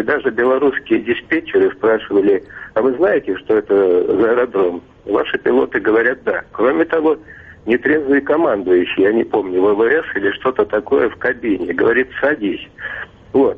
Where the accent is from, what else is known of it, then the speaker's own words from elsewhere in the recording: Moscow, Russia; я из Москвы.